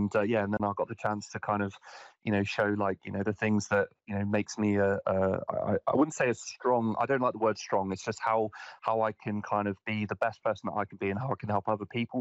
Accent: South West England, United Kingdom; accent: West Country; If you can tell from my very thick West Country accent, I'm from Devon. I've lived here pretty much all my life

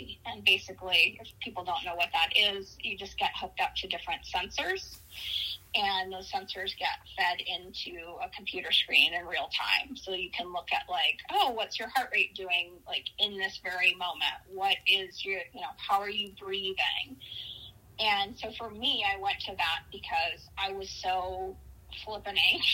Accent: Idaho, United States; I grew up in Idaho. The only yoga I had ever seen was yoga in a gym.

